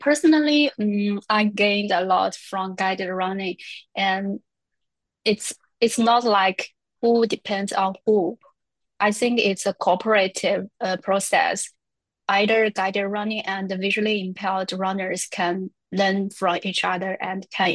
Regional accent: China; English is a second language; moved away as an adult; now in Glasgow, United Kingdom; But because I come from China, most of my running experience are in China. I moved to Glasgow since last September.

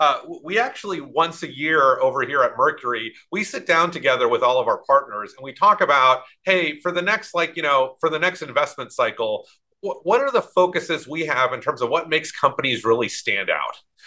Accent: Clear Lake, Texas, United States; I grew up in Clear Lake, which is just southeast of Houston. It's down where the Johnson Space Center is.

